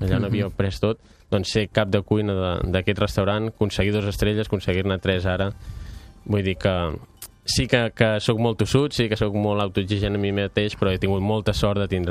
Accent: Igualada, Catalonia, Spain; Jo venia del món de l'esport, soc d'Igualada, jugava a hockey patins.

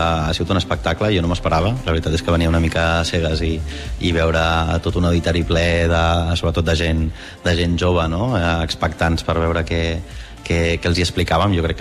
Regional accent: Barcelona, Catalonia, Spain; now in Amposta, Spain; Jo dic com a barceloní, jo canviaria 100%, no?

